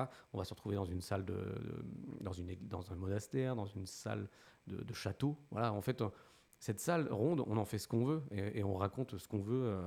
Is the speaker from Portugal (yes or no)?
no; Alençon, Normandy, France; On est tous d'Alençon, on connaît cette salle.